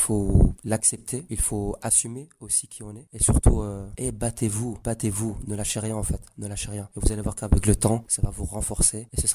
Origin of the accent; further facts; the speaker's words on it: Belgium; je suis marocain avec mes racines. Mais je suis avant tout musulman, c'est ma religion. Je suis belge